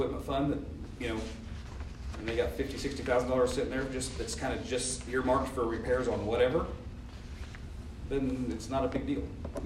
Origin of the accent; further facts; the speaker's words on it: Fredonia, Kansas, United States; I'm a Southeast Kansas kid. I grew up down around Fredonia Yates Center. Who knows where that is?